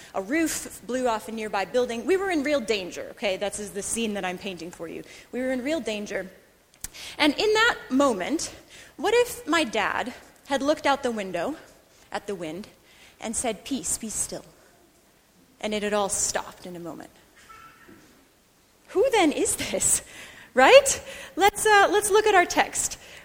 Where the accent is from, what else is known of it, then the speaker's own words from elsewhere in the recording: Midwest, United States; I grew up along the shores of Lake Michigan, which is one of the great lakes in the Midwest United States.